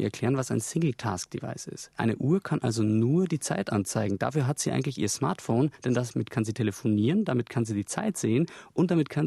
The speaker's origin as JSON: {"language": "German", "country": "Austria", "said": "Ich komme aus Österreich und ich habe eine 7-jährige Nichte"}